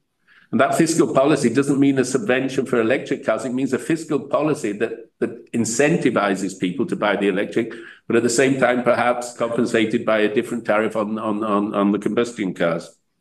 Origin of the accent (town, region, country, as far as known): Manchester, North West England, United Kingdom; born or raised there